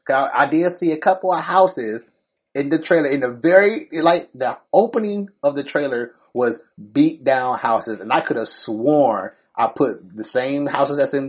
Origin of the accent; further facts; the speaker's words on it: Detroit, Michigan, United States; of course, I'm from Detroit and the actual city, Detroit, not you fakers.